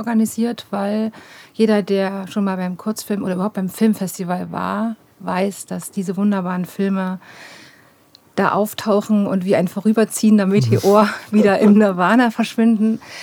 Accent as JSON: {"language": "German", "town": "Dresden", "region": "Saxony", "country": "Germany", "said": "ich bin aus Dresden vor 10 Jahren aufs Land gekommen"}